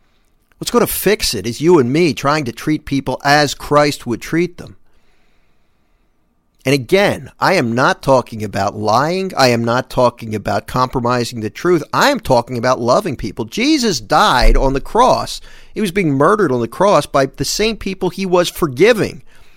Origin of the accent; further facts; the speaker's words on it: New Jersey, United States; But here in New Jersey, my home state, we got hit pretty hard with the coronavirus.